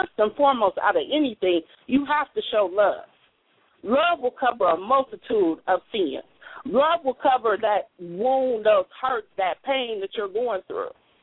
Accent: Columbus, Ohio, United States; I'm from Columbus, Ohio, and I am Sister Aina's niece.

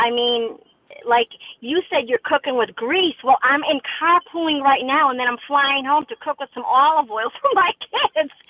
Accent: Boston, Massachusetts, United States; from Boston.

